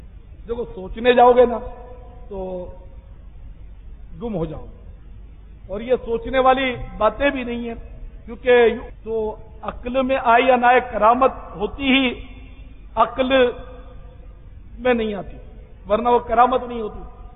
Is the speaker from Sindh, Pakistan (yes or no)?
yes; Karachi, Sindh, Pakistan; born there; میں بہرحال کتیانے میں پیدا نہیں ہوا، کراچی میں پیدا ہوا ہوں تو کتیانہ کبھی دیکھا بھی نہیں. بہرحال ہمارے ماں باپ جو تھے وہ کتیانے کے تھے، چھوٹا سا گاؤں تھا بغیر اسٹیشن کا، دیہات کا.